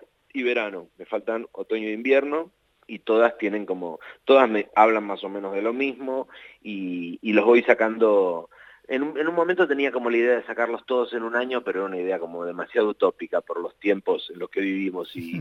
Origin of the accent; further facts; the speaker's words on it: Italy; Estoy haciendo mis cuatro estaciones, como buen italiano que soy.